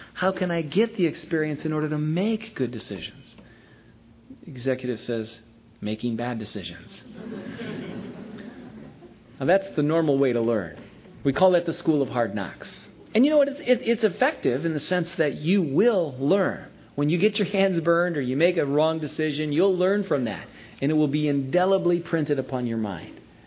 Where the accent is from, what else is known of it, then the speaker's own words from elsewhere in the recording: United States; they immediately knew I was from the U.S. by my accent and asked why I was here.